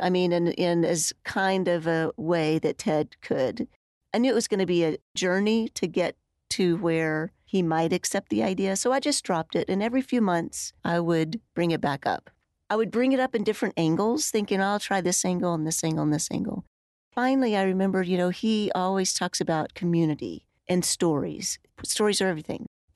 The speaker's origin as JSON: {"language": "English", "region": "Texas", "country": "United States", "tie": "born or raised there", "said": "I grew up in West Texas. When I left, I said I would never come back to Texas, much less West Texas, and I wound up in Lubbock, Texas."}